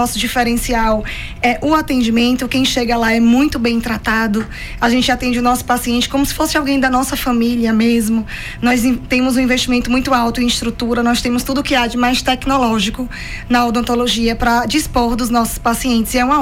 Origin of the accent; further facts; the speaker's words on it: Valente, Bahia, Brazil; now in Vitória da Conquista, Brazil; eu já tinha um consultório lá na minha cidade. A cidade de Valente fica ali na região centro-norte da Bahia, na região próxima de Feira de Santana.